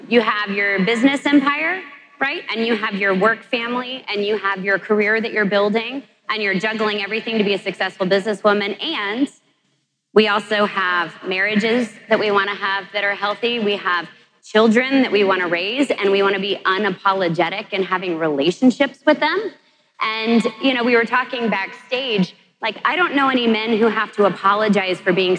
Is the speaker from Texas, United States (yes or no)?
yes; Dallas, Texas, United States; And we are from Dallas, Texas, and we have Van Poole Properties Group that serves Dallas, Fort Worth, and Austin, Texas.